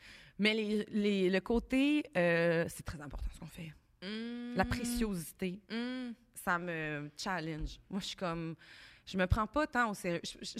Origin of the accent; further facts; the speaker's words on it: Repentigny, Quebec, Canada; Je viens de Repentigny.